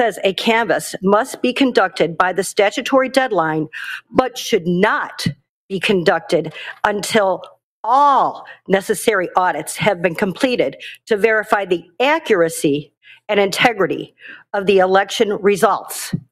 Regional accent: Scottsdale, Arizona, United States; I'm from Scottsdale, Arizona.

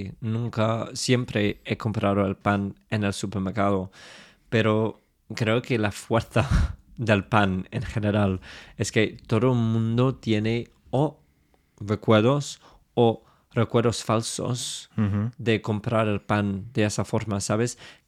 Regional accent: England, United Kingdom; Spanish is a second language; yo soy un inglés muy básico.

